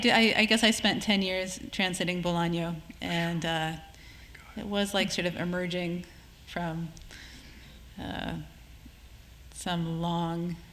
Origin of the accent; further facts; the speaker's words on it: United States; although Chris is Australian and I'm American, so that's, you know, a certain difference.